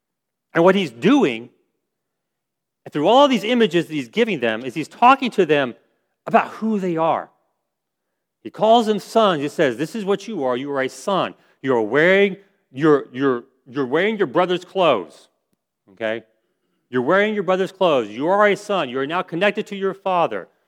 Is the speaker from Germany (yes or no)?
no; Texas, United States; born there; now in Virginia, United States; I was born in Texas, very proud of it. Thank you, Jesus. I was born in Texas. I love it.